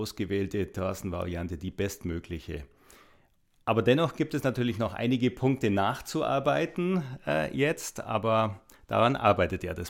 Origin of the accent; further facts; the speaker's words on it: Neusäß, Bavaria, Germany; Ich bin 1996 in den Stadtrat der Stadt Neuses, meine Heimatstadt, gewählt worden.